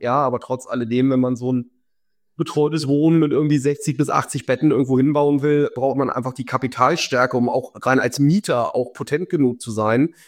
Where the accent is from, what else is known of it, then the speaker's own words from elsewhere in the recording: Lower Saxony, Germany; In der nächstgrößeren Stadt meiner Heimat, hier in Hildesheim.